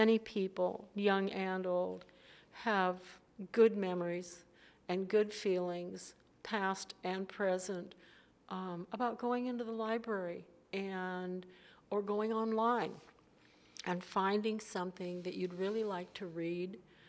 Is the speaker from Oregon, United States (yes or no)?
yes; Portland, Oregon, United States; the growing up in Portland, the library is part of growing up in Portland